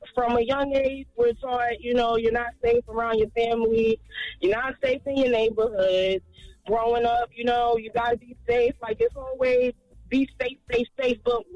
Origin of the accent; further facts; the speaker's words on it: New Jersey, United States; I'm from Jersey.